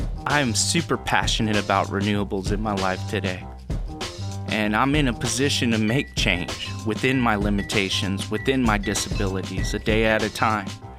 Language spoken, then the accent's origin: English; Fairbanks, Alaska, United States; I have traveled all over Alaska to my hometown in Fairbanks, Alaska at the World Energy Forum